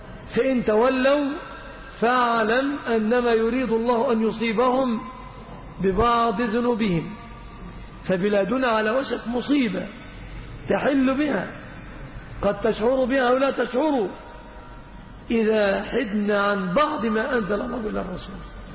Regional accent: Egypt; في بلادنا مصر

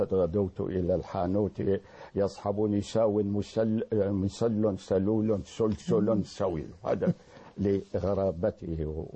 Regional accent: Damascus, Damascus Governorate, Syria; سنة 1952 كان عندنا في دمشق

